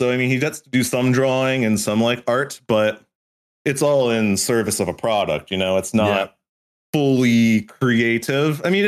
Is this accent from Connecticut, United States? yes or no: yes; Connecticut, United States; No. So the lore with me is I grew up in Connecticut and then I kind of like bounced around a bit.